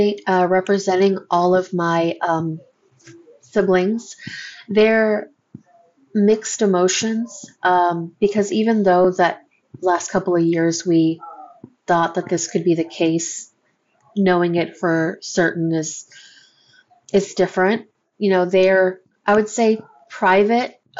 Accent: New Jersey, United States; born there; I was born in New Jersey, so she has ties to the East Coast.

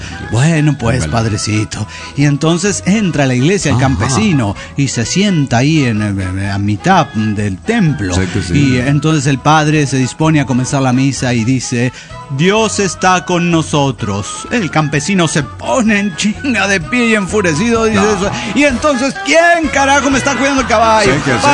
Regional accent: Tarija, Bolivia; de Tarija, Bolivia.

